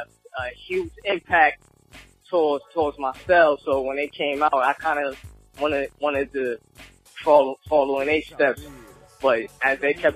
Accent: New York, United States; Got you. I'm from Harlem, New York.

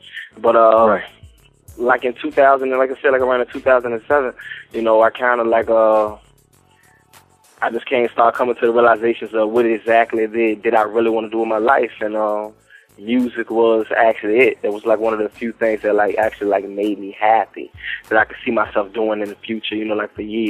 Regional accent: Richmond, Virginia, United States; I'm from Richmond, Virginia, Northside Highland Park.

